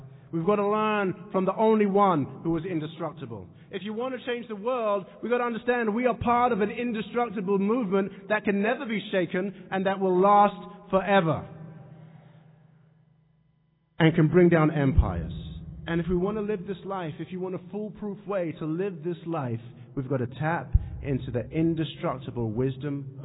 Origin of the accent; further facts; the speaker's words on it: England, United Kingdom; I'm English. I don't even know if the season's still on.